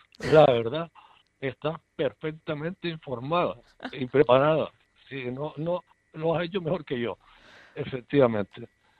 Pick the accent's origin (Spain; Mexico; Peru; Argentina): Spain; Canary Islands; porque somos todos canarios, y los canarios creo que somos muy solidarios